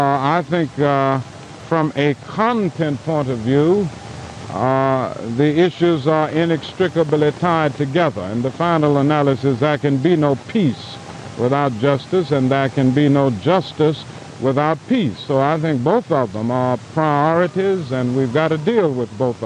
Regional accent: United States; I am an American.

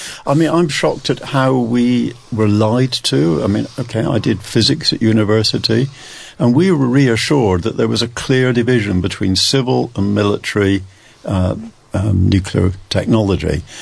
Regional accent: Bristol, South West England, United Kingdom; I mean, I grew up in Bristol. I was a swot at school.

